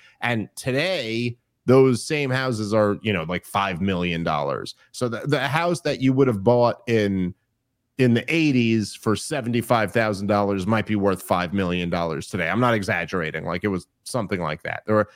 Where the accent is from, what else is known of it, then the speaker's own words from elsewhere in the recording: Brooklyn, New York, United States; And I grew up in Park Slope. And just to give you a perspective, and this is not an exaggeration, when I was a kid, I was born in the early 80s. I grew up in the 80s and the 90s.